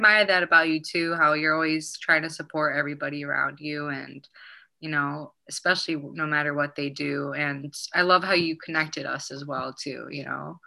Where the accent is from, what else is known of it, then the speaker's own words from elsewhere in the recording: Chicago, Illinois, United States; also born or lived in Amman, Jordan / Tennessee / St. Louis, Missouri / Cleveland, Ohio; Yeah, so I was born in Chicago and I moved around a lot. Like I lived in Chicago, I lived in Jordan, Amman. I'm in Jordan. I actually lived in Tennessee for a little bit, St. Louis, Missouri, Cleveland, Ohio. Yeah, and then back to Chicago.